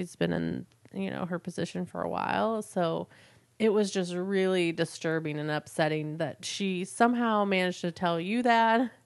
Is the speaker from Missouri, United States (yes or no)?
yes; St. Louis, Missouri, United States; I grew up in St. Louis, and my only interaction with people that were negative toward people of color were, like, you know, the older generation, grandparents' age.